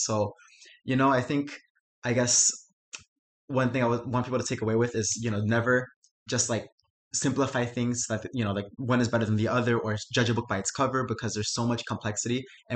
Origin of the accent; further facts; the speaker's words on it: Miami, Florida, United States; As I said, I was born and raised in Miami.